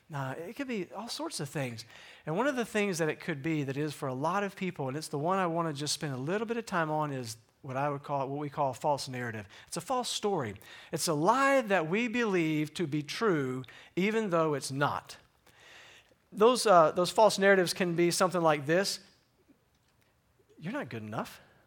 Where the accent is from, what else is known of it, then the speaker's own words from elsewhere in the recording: Evansville, Indiana, United States; the desire of my heart had been to be able to pastor in the area of my hometown, right? Evansville, Newburgh kind of area, right?